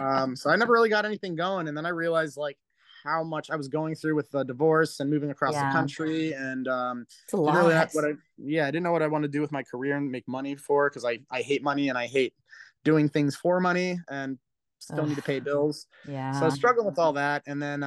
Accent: Frederick, Maryland, United States; moved away as an adult; now in Albuquerque, United States; I grew up in Frederick, Maryland, and it was really rough. It was very hateful. A lot of hateful rednecks where I grew up

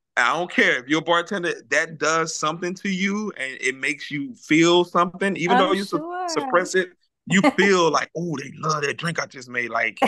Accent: Baton Rouge, Louisiana, United States; It's crazy because like I'm from Baton Rouge, so we have our rap and hip hop music is like jigging music

